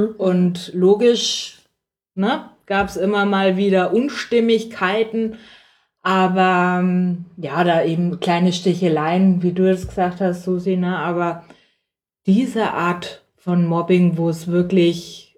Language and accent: German; Herzogenaurach, Bavaria, Germany; Also ich bin auch am Land in Herzogenaurach aufgewachsen